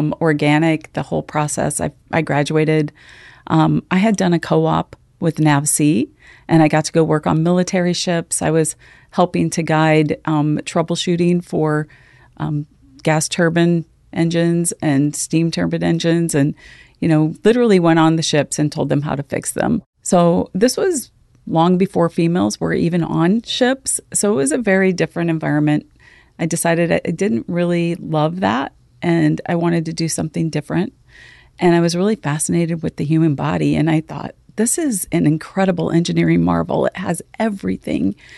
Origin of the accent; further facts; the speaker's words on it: Fort Dodge, Iowa, United States; I grew up actually in Fort Dodge, Iowa, a very small town just north of Des Moines.